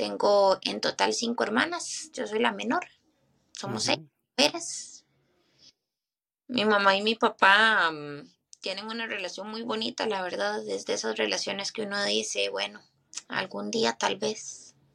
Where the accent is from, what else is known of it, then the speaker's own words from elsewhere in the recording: Tres Ríos, Cartago, Costa Rica; Yo soy de Costa Rica, oriunda, ¿verdad? Nativa de Costa Rica. Oriunda de la provincia de Cartago, el distrito de Tres Ríos directamente. A los de Tres Ríos nos molestan porque siempre decimos que somos una provincia.